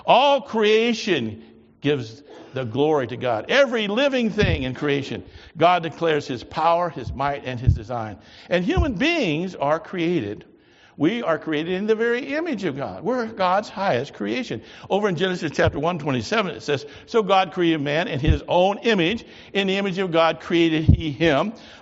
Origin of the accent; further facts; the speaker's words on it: United States; because I'm American, I have fetish about kings.